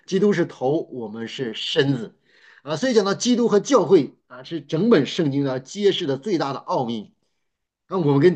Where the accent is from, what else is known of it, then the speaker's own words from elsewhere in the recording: China; 以色列人比较重家谱啊，我们中国人呢其实也有家谱，但到我们这一代，我都不知道是不是已经传下来了啊。